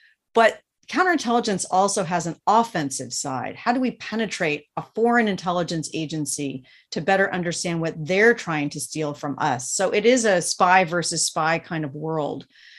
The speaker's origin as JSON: {"language": "English", "region": "Kentucky", "country": "United States", "tie": "born or raised there", "said": "So I grew up in Kentucky. I started taking Chinese lessons as a kid."}